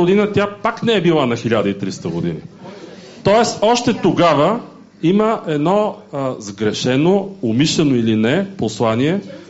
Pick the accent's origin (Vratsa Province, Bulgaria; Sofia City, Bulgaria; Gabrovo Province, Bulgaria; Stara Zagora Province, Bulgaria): Sofia City, Bulgaria; Sofia; ще се изкажа и като софиянец, роден и израснал в София на 200 метра от това, което сега някой наричат паметник.